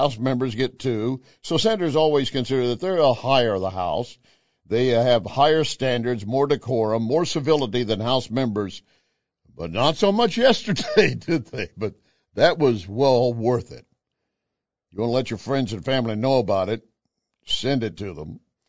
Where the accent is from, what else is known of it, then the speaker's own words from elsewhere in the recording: Texas, United States; And I'm a Texan, but all I accept is he's an Okie.